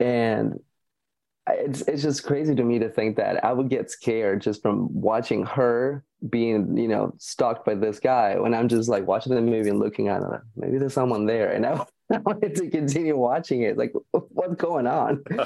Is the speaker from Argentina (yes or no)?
yes; Argentina; born or raised there; moved away as an adult